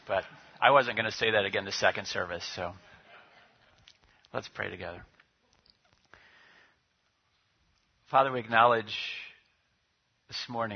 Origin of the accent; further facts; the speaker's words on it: Midwest, United States; But, you know, I'm from the Midwest where we want proof.